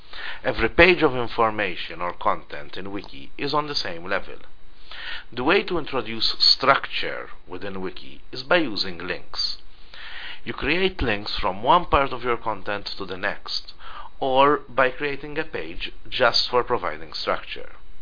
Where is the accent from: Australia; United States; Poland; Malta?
Malta; English is a second language; I am from Malta.